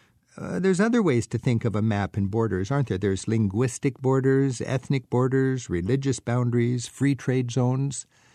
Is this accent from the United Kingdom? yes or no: yes; United Kingdom; as a Brit, I think having lived through the whole Brexit thing, it does get you thinking about borders.